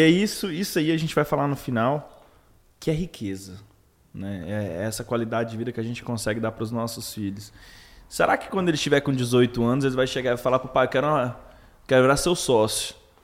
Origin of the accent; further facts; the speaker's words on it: Goiás, Brazil; Porque eu vim do interior de Goiás, eu nasci em setembro